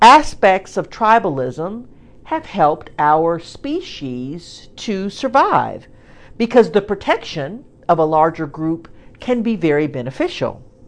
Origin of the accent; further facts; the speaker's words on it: Arkansas, United States; now in Tennessee, United States; As a girl growing up in Arkansas, a few hours away from Memphis